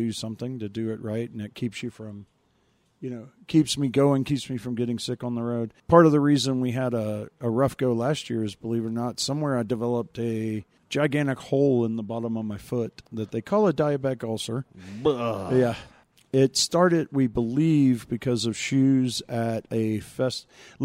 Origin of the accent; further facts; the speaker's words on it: Savannah, Georgia, United States; You know, I grew up in a town where they valued small business. I grew up in Savannah, Georgia.